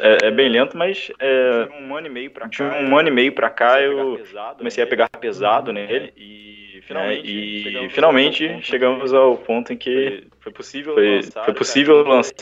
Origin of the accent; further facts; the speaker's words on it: São João de Meriti, Rio de Janeiro, Brazil; Eu sou de São João de Meriti, que é uma cidade. É um fim de mundo perto do Rio de Janeiro, na região metropolitana do Rio. Cidade mais esburacada do Brasil, oficialmente.